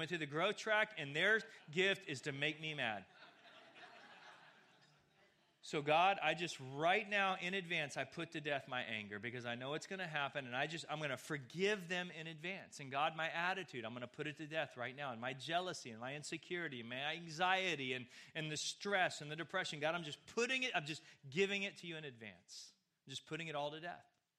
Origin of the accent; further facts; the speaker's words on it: United States; And this is difficult, especially for us Americans. Because as an American, we already live with unrealistic expectations.